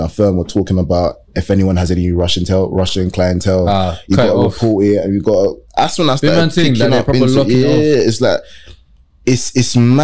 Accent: Nigeria; obviously, I'm Nigerian, so I can understand the cultural aspect.

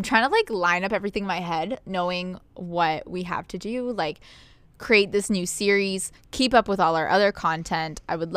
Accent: Canada; maybe only we know about it because we're Canadian creators

